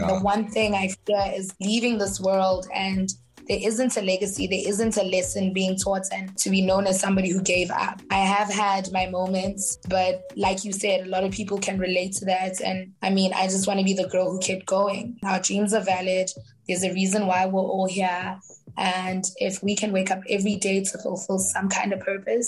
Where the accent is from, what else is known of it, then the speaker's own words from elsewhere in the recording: Soweto, Gauteng, South Africa; also born or lived in Indonesia; I grew up in Soweto. I lived around Indonesia. I'm a city girl. I'm a Joburg girl.